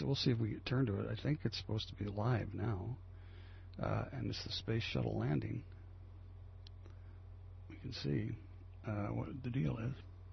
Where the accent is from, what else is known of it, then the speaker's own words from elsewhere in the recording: New Jersey, United States; I know because I grew up in Jersey and my number was Pilgrim 67556.